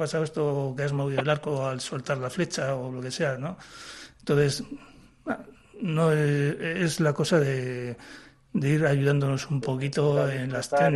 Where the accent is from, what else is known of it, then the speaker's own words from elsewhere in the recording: Bilbao, Basque Country, Spain; yo soy de Bilbao, yo vivo en Bilbao